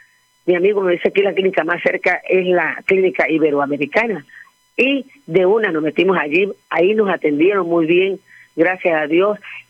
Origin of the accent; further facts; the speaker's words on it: Venezuela; yo vengo de Venezuela, vine a acompañar a mi sobrina